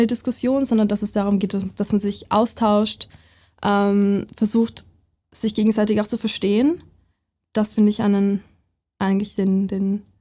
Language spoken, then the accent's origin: German; Vienna, Austria; Ich bin in Wien aufgewachsen. Ich kannte mich aus in der Stadt, ich wollte mal was ganz Neues machen.